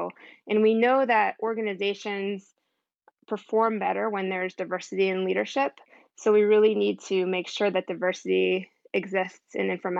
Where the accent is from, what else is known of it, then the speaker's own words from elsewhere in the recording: Virginia, United States; I grew up in Virginia, and when I was younger, most of the travel that we did was on the East Coast